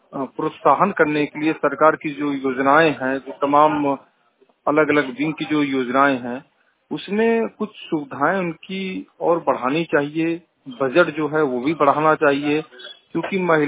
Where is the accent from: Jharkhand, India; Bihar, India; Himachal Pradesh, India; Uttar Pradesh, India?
Uttar Pradesh, India; Varanasi; मैं वाराणसी से हूँ